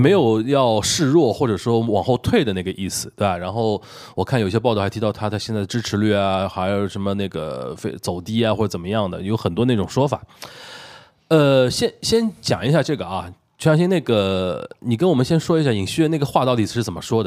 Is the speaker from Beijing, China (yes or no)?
no; Shanghai, China; 我们上海人叫放软党啊